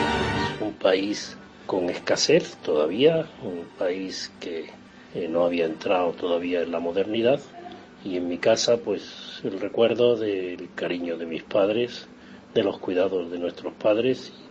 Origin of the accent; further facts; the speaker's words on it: Córdoba, Andalusia, Spain; Nací en Córdoba, en el barrio del Marrubial. Mi barrio de infancia fue el Marrubial, pero muy pronto fue la Victoria, en la Avenida de la República Argentina, frente a la Pérgola.